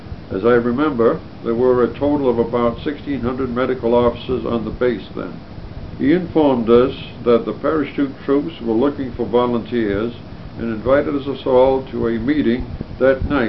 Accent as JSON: {"language": "English", "region": "Rhode Island", "country": "United States", "said": "I was from Rhode Island."}